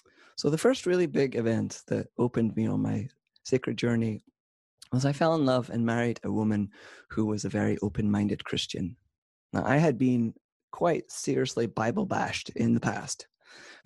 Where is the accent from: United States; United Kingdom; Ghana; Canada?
United Kingdom; Arbroath, Scotland; born there; So 45 years ago, I was born in Scotland in a small town called Arbroath. I didn't grow up religious because my parents quit their faith when I was probably about 6.